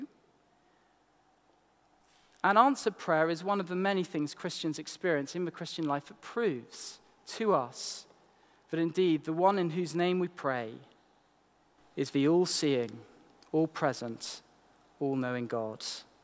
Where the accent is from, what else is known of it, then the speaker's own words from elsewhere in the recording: Yorkshire and the Humber, United Kingdom; also born or lived in London; I was born in London, but I grew up in England's greatest county, Yorkshire.